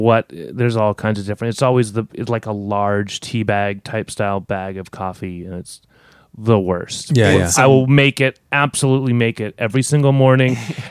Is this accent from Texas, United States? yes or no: no; San Jose, California, United States; I'm from San Jose